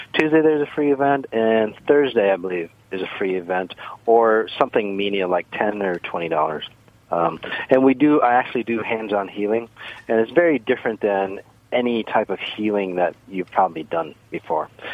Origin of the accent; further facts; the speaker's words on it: Minneapolis, Minnesota, United States; I'm from Minneapolis